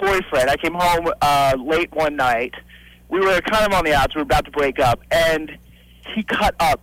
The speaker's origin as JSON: {"language": "English", "region": "New York", "country": "United States", "moved": "yes", "said": "Hey guys, listen, I'm from New York. I just moved here in January"}